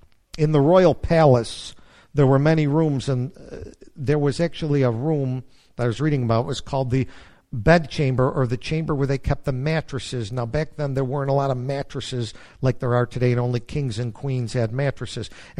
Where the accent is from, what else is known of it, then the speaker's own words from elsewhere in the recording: United States; we grew up in America, and I've grown up with American women, lost and saved.